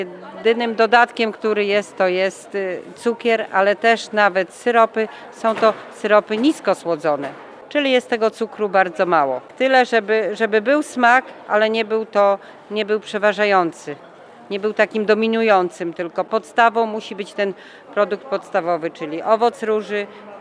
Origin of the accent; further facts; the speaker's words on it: Lublin Voivodeship, Poland; pochodzimy z gminy, z miejscowości, która słynie z uprawy róż